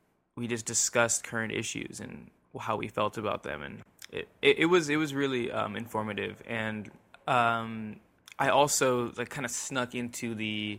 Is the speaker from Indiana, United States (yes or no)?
no; Anaheim, California, United States; now in San Francisco, United States; I came up here for the art culture, and because growing up in Anaheim, being like into art.